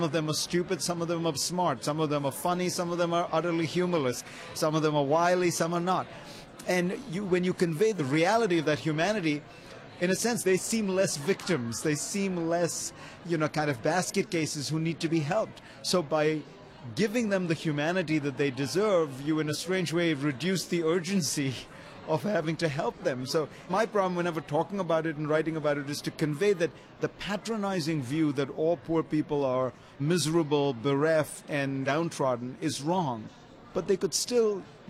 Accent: India; Look, I grew up in India and my father was a politician and his constituency was 80% rural

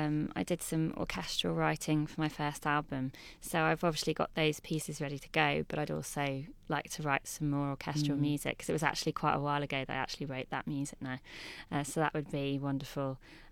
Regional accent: West Midlands, United Kingdom; in Shropshire, it's, you know, it's not like growing up in London where you have loads of things around you all the time.

